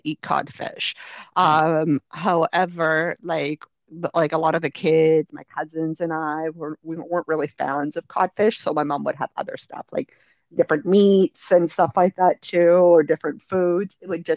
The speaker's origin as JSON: {"language": "English", "country": "Canada", "tie": "born or raised there", "said": "I didn't grow up in Portugal. I grew up in Canada, right?"}